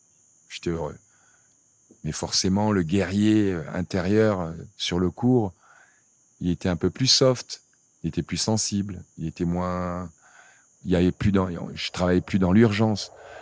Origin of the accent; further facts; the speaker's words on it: Cameroon; moi, je viens d'un petit village du Cameroun, quoi. Où on n'avait pas de quoi me payer ma première raquette, tu vois.